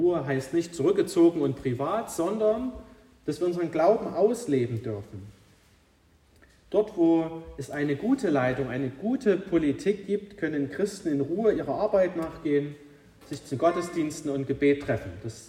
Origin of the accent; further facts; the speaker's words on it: Dittersdorf, Germany; Ich komme ja aus Dittersdorf